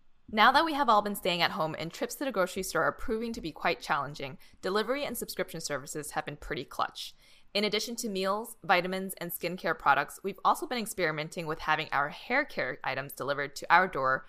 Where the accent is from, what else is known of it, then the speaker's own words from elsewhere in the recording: Boston, Massachusetts, United States; Two, growing up in Boston, there were different neighborhoods that were known for gun and gang violence.